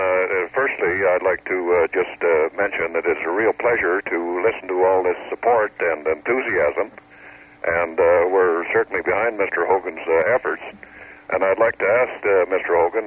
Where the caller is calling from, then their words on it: Yukon, Canada; I'm calling from the South Klondike, Bud Twiggs Resort on the South Klondike Highway.